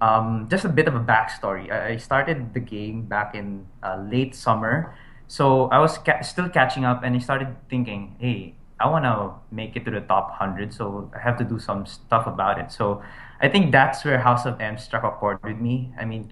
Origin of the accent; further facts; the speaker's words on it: Manila, Metro Manila, Philippines; I'm from Manila, Philippines, so it's a very big difference in terms of time.